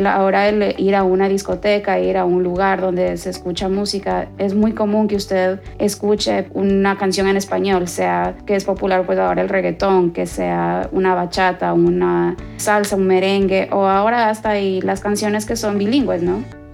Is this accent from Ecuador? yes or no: yes; Ecuador; moved away; como somos de Ecuador, crecimos con lo que es la quinoa.